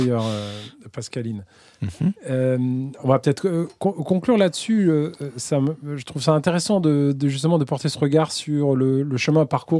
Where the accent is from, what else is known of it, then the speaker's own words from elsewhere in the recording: France; on est français, on a cette culture du vin depuis très longtemps.